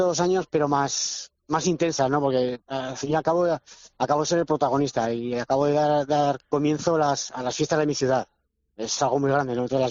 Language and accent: Spanish; Tarazona, Aragon, Spain